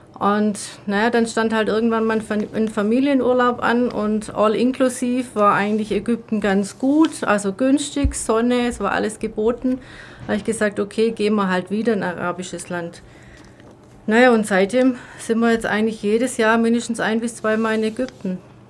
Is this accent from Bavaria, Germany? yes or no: no; Ludwigsburg, Baden-Württemberg, Germany; born there; now in Ulm, Germany; ich bin seit 1988 in Ulm, komme gebürtig aus Ludwigsburg